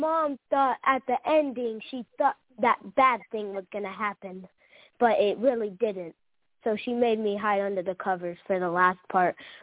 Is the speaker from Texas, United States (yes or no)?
no; Orlando, Florida, United States; Yeah, and I'm from Orlando.